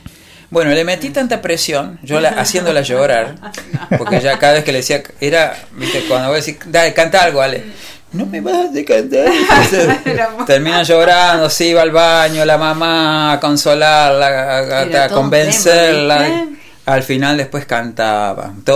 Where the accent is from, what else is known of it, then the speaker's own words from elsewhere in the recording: Villa Constitución, Santa Fe, Argentina; now in Córdoba, Argentina; que nosotros somos del sur de Santa Fe. Nos vinimos a Córdoba.